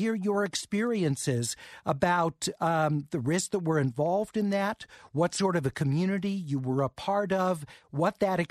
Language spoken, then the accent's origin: English; Hollywood, California, United States; You know, for myself, growing up in Hollywood, going to Hollywood High School in the mid-1970s, I spent a lot of time on Hollywood Boulevard.